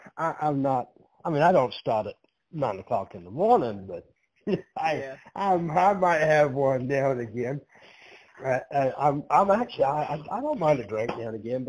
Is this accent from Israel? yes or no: no; England, United Kingdom; now in United States; So originally my wife and I are from England.